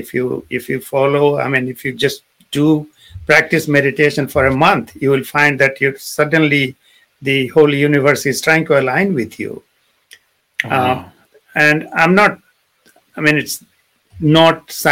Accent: India; when we grew up in India, every time you go, you know, in the village or anywhere

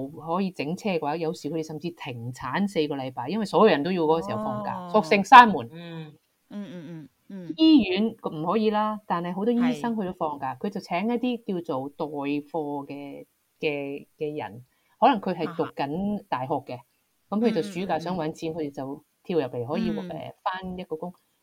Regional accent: Hong Kong; moved away; 我喺香港大嘅时候系超级自由噶嘛

